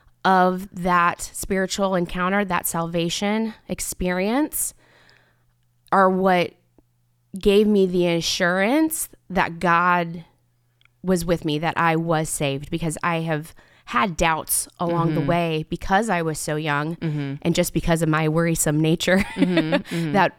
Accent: Indianapolis, Indiana, United States; I am originally from Indianapolis. So grew up going to church and really always known church.

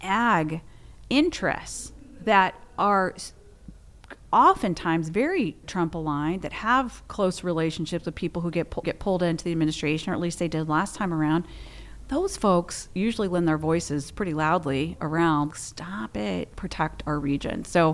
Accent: the South, United States; Growing up in the South, do you know what your green bean casserole looks like?

